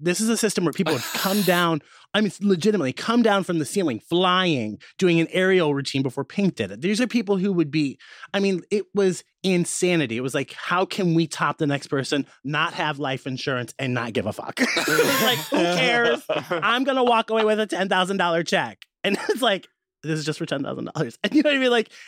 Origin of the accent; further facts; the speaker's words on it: Midwest, United States; I'm from the Midwest, so there were like pretty much when I started drag, there might have been maybe two or three kinds of queens.